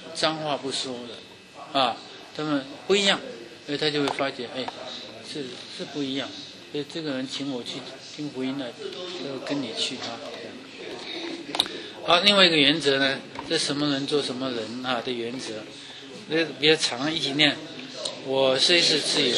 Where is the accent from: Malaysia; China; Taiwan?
China; Guangdong; now in United States; 啊，我们是广东人，那早期的移民都是广东人